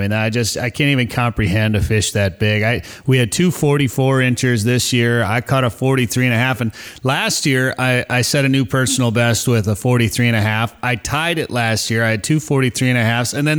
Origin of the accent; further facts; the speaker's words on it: Minnesota, United States; I grew up knowing Ontario, you know, growing up in Minnesota, Ontario is right above us.